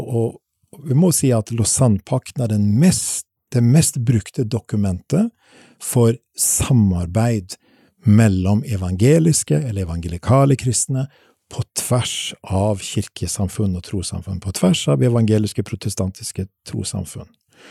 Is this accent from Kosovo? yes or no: no; Sweden; Nå tenker du at siden jeg kommer fra Sverige, som har vært nøytralt helt frem til nå